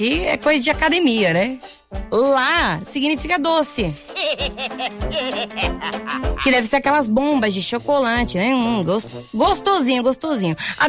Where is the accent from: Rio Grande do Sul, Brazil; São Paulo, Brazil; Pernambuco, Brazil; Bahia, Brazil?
São Paulo, Brazil; Eu acho que é que a gente é de São Paulo